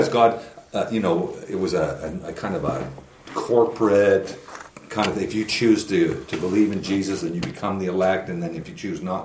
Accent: Canada; I'm Canadian.

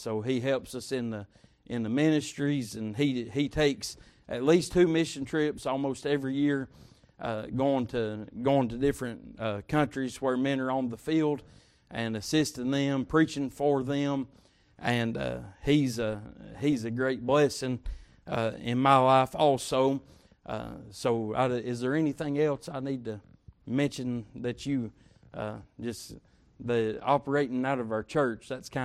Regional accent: Jamestown, Tennessee, United States; the pastor. Introduced us, and I'm from Jamestown, Tennessee.

